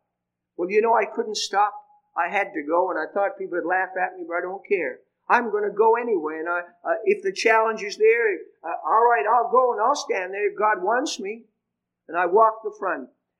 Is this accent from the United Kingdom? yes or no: yes; England, United Kingdom; moved away; When I came over from England, I remember going past Newfoundland.